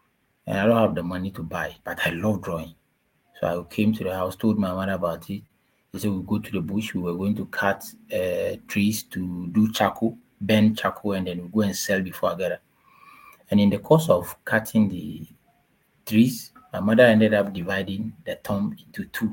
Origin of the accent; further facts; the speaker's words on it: Volta, Ghana; born there; I was born somewhere in the Volta region. In fact, my village, I always said, cannot be found on the map.